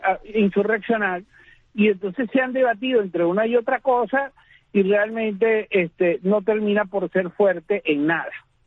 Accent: Venezuela; lo que yo padezco como venezolano día a día.

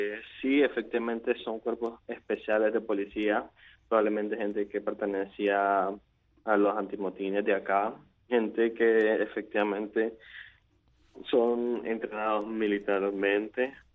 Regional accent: Nicaragua; como nicaragüense, como joven que ha visto caer a varios amigos y compañeros

